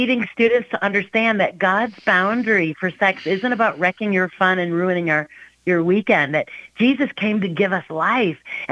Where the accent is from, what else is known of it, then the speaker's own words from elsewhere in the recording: Michigan, United States; moved away as an adult; also born or lived in Minnesota; now in Florida, United States; So I was born and raised in Michigan, and then ended up after college, I got married and we moved to Minnesota. Lived in Minnesota for 29 years.